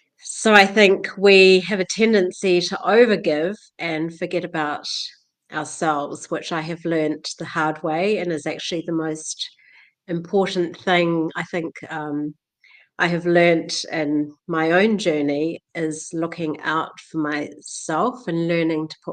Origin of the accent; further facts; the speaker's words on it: New Zealand; now in Bali, Indonesia; I'm originally from New Zealand